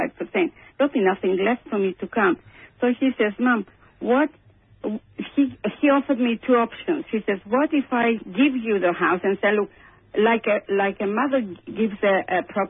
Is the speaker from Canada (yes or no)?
no; Melbourne, Victoria, Australia; I am from Melbourne, by the way.